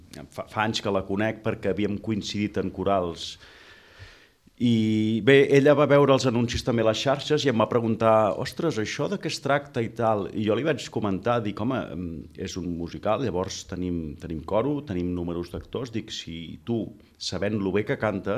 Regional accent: Reus, Catalonia, Spain; arriba a casa, com jo, que també sóc de Reus, a les 12

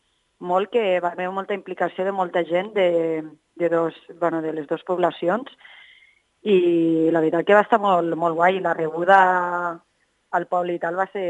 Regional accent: Mora la Nova, Catalonia, Spain; que som del mateix poble, sóc de Mora la Nova

